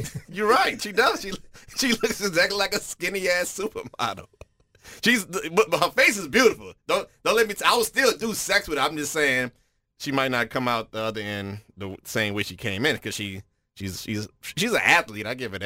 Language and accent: English; the South, United States; I'm from the South. I need meat on my bones.